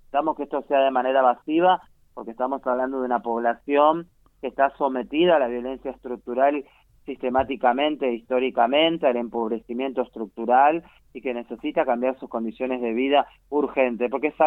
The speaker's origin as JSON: {"language": "Spanish", "region": "Buenos Aires", "country": "Argentina", "said": "soy de Buenos Aires"}